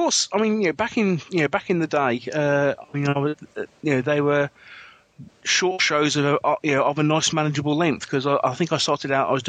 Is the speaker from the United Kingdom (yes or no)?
yes; Birmingham, West Midlands, United Kingdom; accent: Midlands; I'm actually from Birmingham.